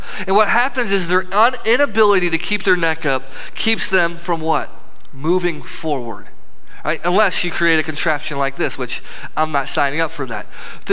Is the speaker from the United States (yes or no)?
yes; Illinois, United States; now in Indiana, United States; I'm from Illinois, and now we live in Indiana.